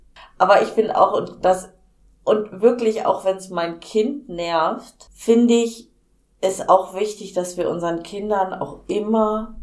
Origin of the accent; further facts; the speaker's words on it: Germany; ich komme aus Deutschland